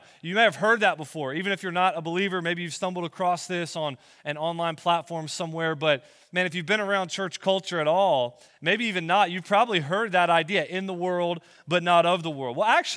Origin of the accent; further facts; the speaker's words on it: Florida, United States; I'm from Florida. I'm from North Florida. And where I come from in Florida, Northeast Florida, it is Southeastern Conference football country.